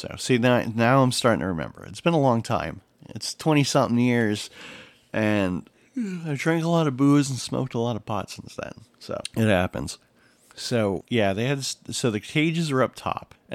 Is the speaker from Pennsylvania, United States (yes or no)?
no; Florida, United States; growing up in Florida, you know, we don't really have basements